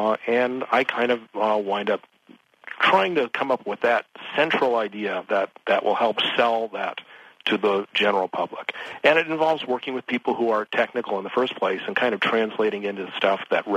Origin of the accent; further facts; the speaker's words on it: Los Angeles, California, United States; now in Bay Area, United States; Well, actually, I grew up in Los Angeles.